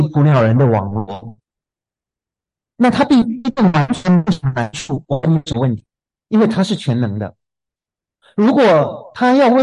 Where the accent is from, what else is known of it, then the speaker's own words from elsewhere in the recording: Gulangyu, Fujian, China; 小时候在鼓浪屿的时候，我们亲在楼下的小院子里有养鸡